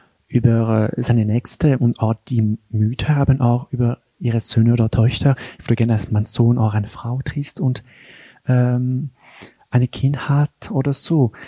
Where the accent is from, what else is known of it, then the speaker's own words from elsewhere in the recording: Geneva, Switzerland; ich bin in Genf geboren und aufgewachsen, in einer ganz normalen Familie. Mein Vater kommt aus Frankreich.